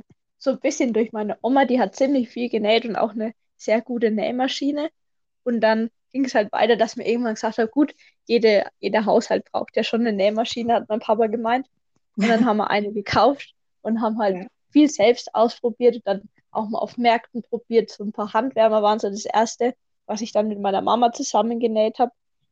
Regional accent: Altbessingen, Bavaria, Germany; ich komme aus Altbessingen, das liegt in der Nähe von Würzburg.

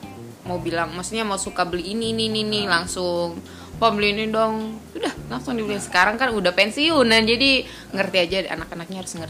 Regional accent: Palu, Central Sulawesi, Indonesia; Kemarin kan waktu kecil kan di sini, di Palu terus.

